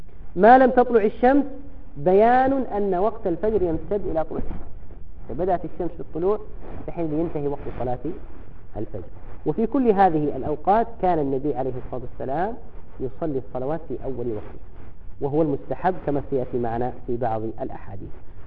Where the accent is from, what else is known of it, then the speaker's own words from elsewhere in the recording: Yemen; نحن عندنا في اليمن الناس في كثير من الأماكن ربما يؤذنون العشاء بعد أذان المغرب بساعة